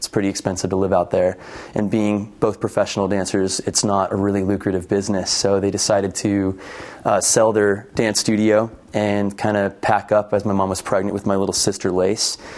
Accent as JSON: {"language": "English", "town": "Newport Beach", "region": "California", "country": "United States", "tie": "born or raised there", "said": "I was raised in Newport Beach, California."}